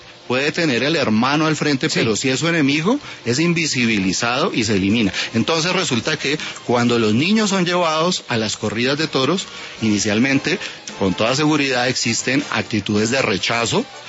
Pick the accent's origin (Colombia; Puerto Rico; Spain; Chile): Colombia; A nosotros como colombianos